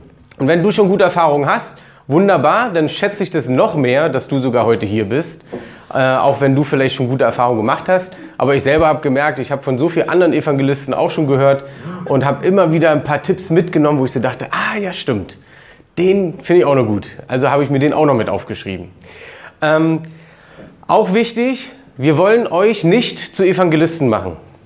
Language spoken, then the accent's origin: German; Berlin, Germany; Und wir sind aus Berlin.